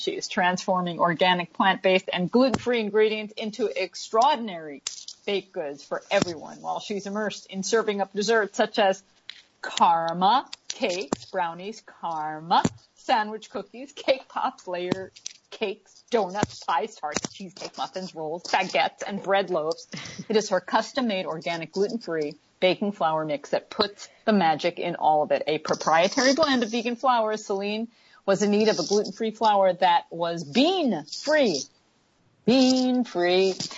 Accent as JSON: {"language": "English", "region": "New York", "country": "United States", "accent": "New York", "said": "You're hearing my New York accent come out."}